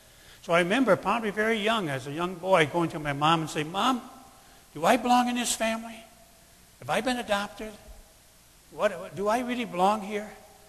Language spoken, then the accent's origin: English; Sydney, New South Wales, Australia; I grew up in the Sydney area. I went to all the schools around Sydney.